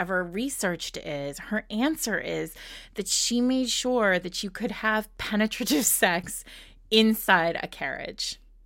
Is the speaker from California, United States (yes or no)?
no; Rhode Island, United States; now in New York City, United States; I grew up in Rhode Island. So you can, and I live in New York City now.